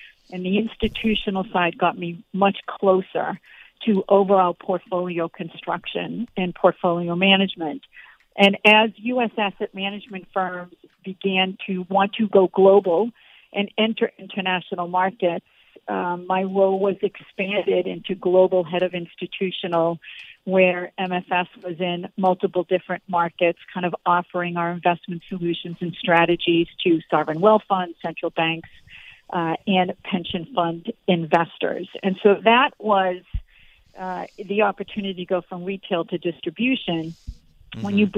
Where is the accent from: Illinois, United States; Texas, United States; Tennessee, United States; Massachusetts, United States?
Massachusetts, United States; Boston; And I was from Boston, so I wanted to take a shot at working in New York City.